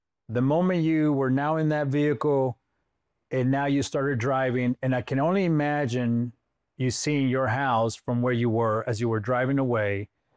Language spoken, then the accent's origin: English; Los Angeles, California, United States; now in Missouri, United States; I'm from Los Angeles, California. I live in Missouri now